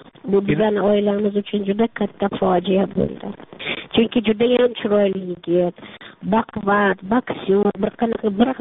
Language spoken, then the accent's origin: Uzbek; Tashkent, Uzbekistan; born there; Men Toshkent shahrida tug'ilganman.